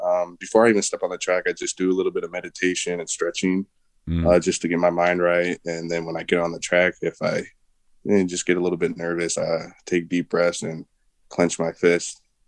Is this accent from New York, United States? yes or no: no; Rice Lake, Wisconsin, United States; also born or lived in Oklahoma; And then we moved up to Rice Lake, Wisconsin. I usually just tell people I'm from Wisconsin because I feel like that's where I spent the most important parts of my life, you know, middle school, high school.